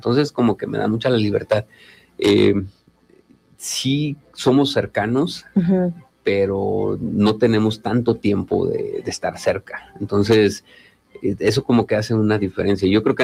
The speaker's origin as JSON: {"language": "Spanish", "town": "Ticumán", "region": "Morelos", "country": "Mexico", "said": "en beneficio, lógicamente, de mi pueblo, de Ticumán"}